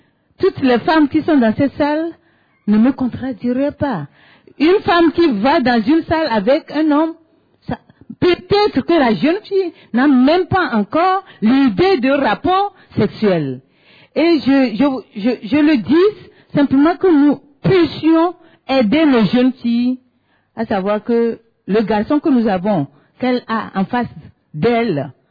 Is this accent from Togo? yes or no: yes; Togo; moi c'est … je suis gynécologue du Togo.